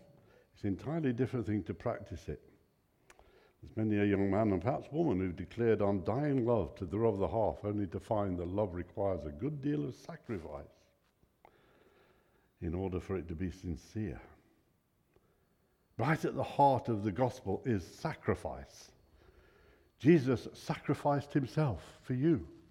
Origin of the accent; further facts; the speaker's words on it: United Kingdom; because we're British, we're not very good at sharing pain.